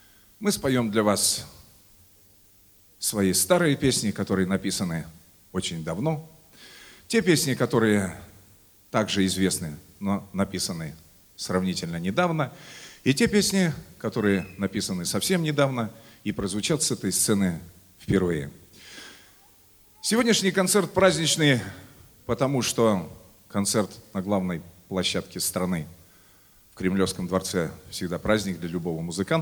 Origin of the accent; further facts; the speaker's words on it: Yekaterinburg, Sverdlovsk Oblast, Russia; мой родной город Екатеринбург, город, в котором я живу